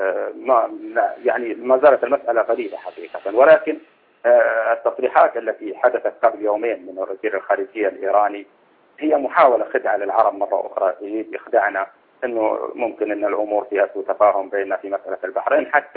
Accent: Saudi Arabia; أنا مواطن سعودي ويهمني وطني في الدرجة الأولى

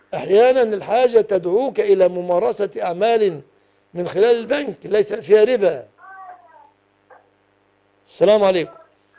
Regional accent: Egypt; بلادنا مصر

